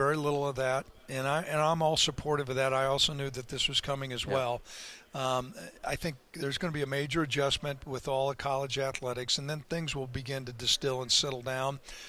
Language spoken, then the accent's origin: English; Midwest, United States; I grew up in the Midwest with a farming background, and Josh came from a farm.